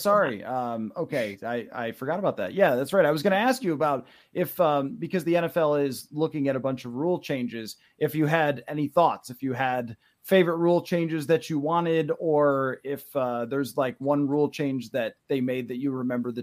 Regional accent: Buffalo, New York, United States; obviously I'm from Buffalo

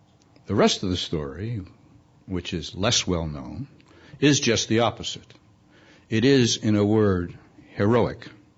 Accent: California, United States; I grew up in the Bay Area, and it's always fun to come home.

